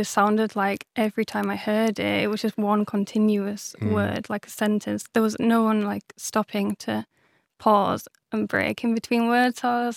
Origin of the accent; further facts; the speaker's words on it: England, United Kingdom; moved away as an adult; now in Finland; I'm from England. I've lived in Finland now for almost 6 years and I moved here after meeting my partner. And then, well, we lived in England for a few years together and before moving to Finland.